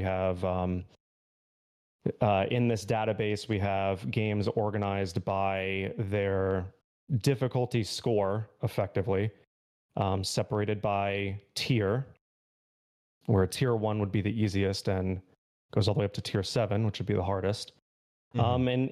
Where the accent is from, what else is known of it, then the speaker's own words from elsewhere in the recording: United States; So I am from the States.